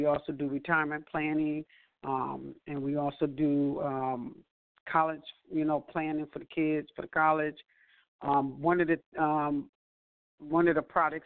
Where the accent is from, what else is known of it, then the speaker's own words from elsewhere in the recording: Buffalo, New York, United States; from Buffalo, New York. That's my hometown, so I have to definitely shout him out.